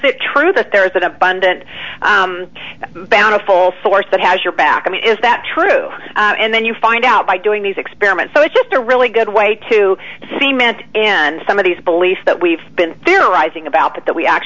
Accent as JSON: {"language": "English", "region": "Kansas", "country": "United States", "said": "I mean, I'm a kid from Kansas."}